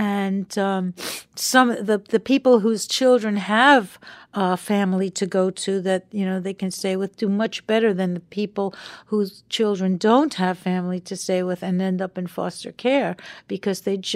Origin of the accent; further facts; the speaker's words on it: New York, United States; Because we were kids growing up on Long Island together.